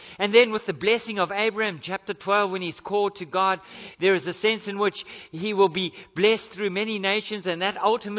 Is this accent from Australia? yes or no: yes; Queensland, Australia; And I come from Queensland, so I don't know what that says.